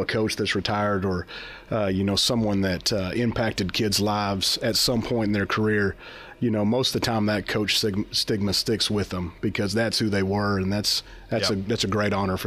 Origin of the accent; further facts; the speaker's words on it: Midland, Texas, United States; I grew up in the oil patch. I was a West Texas kid, grew up in Midland, Odessa.